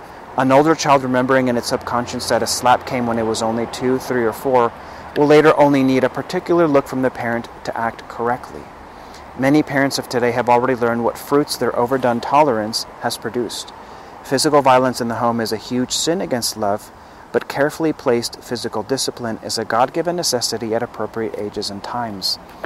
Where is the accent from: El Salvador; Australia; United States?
El Salvador; in my home country of El Salvador